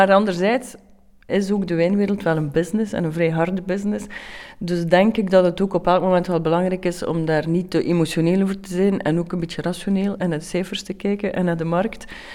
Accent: Belgium; Dus als je begint als Belgische vrouw in een wijnkasteel

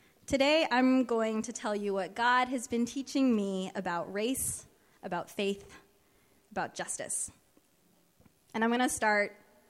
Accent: Dubai, United Arab Emirates; also born or lived in Philippines; now in United States; I'm Filipina. I grew up in Dubai in the Middle East and attended a small liberal arts school in St. Paul, Minnesota.

